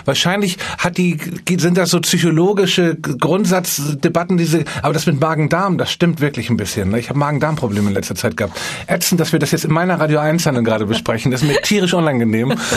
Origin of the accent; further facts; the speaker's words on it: Hamburg, Germany; Aus Hamburg.